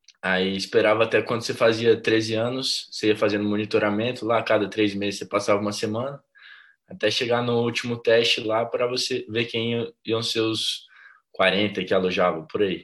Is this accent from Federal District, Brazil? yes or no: yes; Brasília, Federal District, Brazil; tenho 21 anos, muito mais novo que o Dias. Mas a gente é de Brasília, né? Sou de Brasília